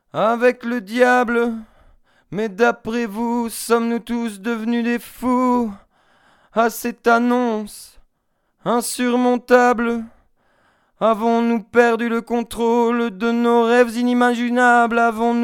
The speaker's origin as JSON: {"language": "French", "town": "Anderlues", "region": "Wallonia", "country": "Belgium", "said": "Oui, je viens d'Anderlu, mais je préfère dire que je viens de Charleroi."}